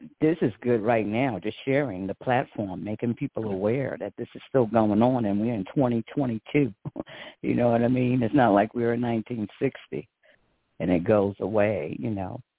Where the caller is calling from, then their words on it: North Carolina, United States; Well, I'm calling from North Carolina